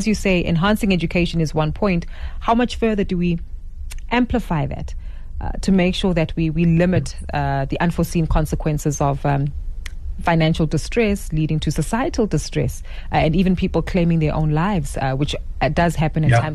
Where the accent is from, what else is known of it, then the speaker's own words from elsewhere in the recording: South Africa; We are at a moment, as a South African society, at realizing